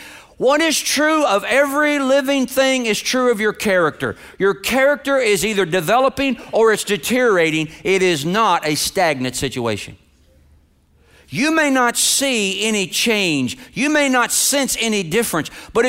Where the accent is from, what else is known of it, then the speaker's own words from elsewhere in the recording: Germantown, Kentucky, United States; And I was a kid from Kentucky.